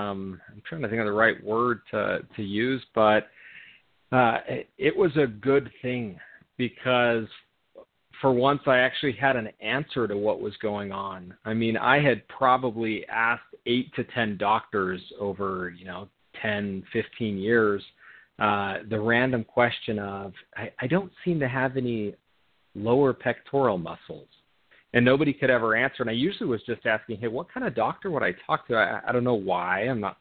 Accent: Utah, United States; also born or lived in South America / Europe; Originally from a ski town in Utah. So I grew up skiing, okay, and then crossed over to the dark side. But yeah, originally from Utah, but have lived in South America and Europe

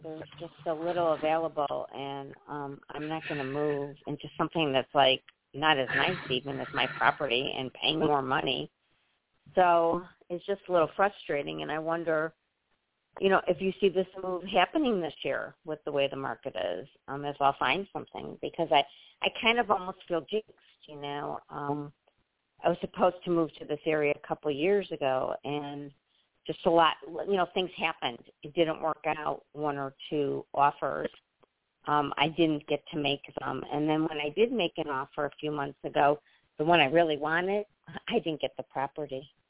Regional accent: Illinois, United States; I'm from Illinois.

